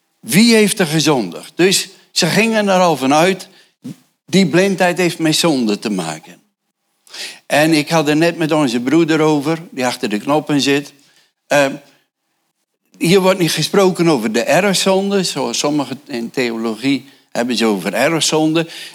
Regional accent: Urk, Flevoland, Netherlands; Tenminste, ik kom van Urk.

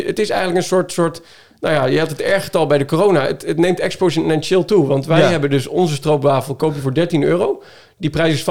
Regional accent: Amsterdam, North Holland, Netherlands; now in Deventer, Netherlands; ik kom oorspronkelijk uit Amsterdam. Daar had ik tot vorig jaar mijn winkel.

